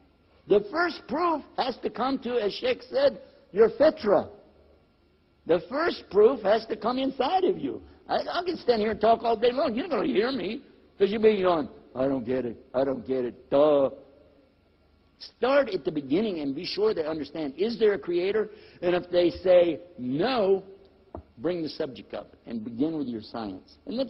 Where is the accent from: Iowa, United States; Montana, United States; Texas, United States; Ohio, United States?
Texas, United States; Hey, I'm from Texas. We don't care.